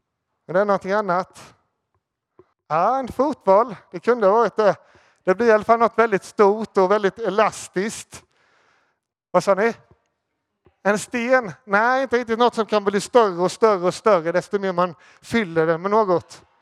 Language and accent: Swedish; Småland, Sweden; Jag kommer själv från Småland och där tycker vi om saker som är billigt.